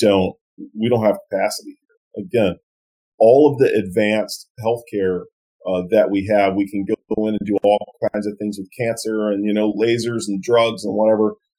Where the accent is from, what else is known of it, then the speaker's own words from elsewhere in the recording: Louisiana, United States; So what I grew, the way that I grew up in, I'm from South Louisiana, and we track hurricanes